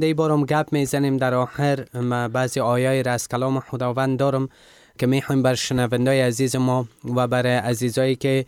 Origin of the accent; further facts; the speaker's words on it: Afghanistan; افغان هستیم، ما از این فرهنگ هستیم، ما از این کشور هستیم، ما کدام بیگانی نیستیم.